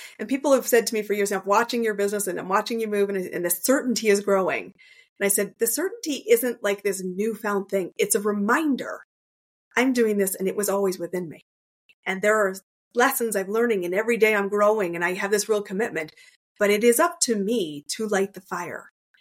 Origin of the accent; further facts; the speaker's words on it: Canada; I'm Canadian.